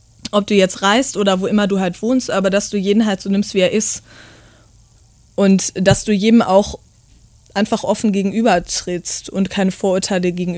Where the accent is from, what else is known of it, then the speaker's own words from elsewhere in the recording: Gevelsberg, North Rhine-Westphalia, Germany; Also wir sind jetzt durch meinen Heimatort gegangen. Der ist ja im Ruhrgebiet in Gevelsberg.